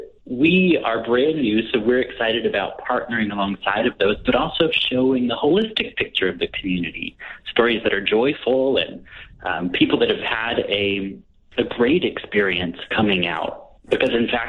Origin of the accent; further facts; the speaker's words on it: Hueytown, Alabama, United States; So I grew up in Hueytown, Alabama.